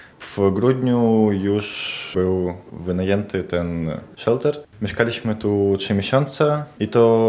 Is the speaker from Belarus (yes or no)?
yes; Belarus; Polish is a second language; now in Poland; jestem z Białorusi. Przyjechaliśmy 1 października.